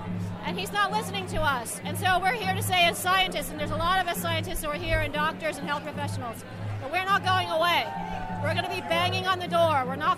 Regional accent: Trumansburg, New York, United States; I'm from Trumansburg, New York, in Tompkins County

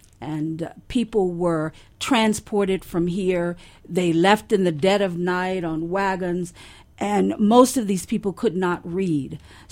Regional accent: Georgia, United States; Basically, I'm a Southern girl, born and bred in Georgia. And I grew up in the 50s.

